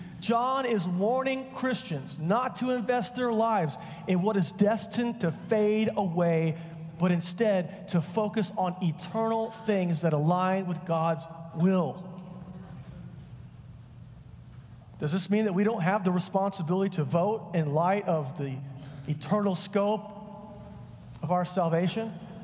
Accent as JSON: {"language": "English", "region": "Oklahoma", "country": "United States", "said": "Because I'm from Oklahoma. We don't have good things there."}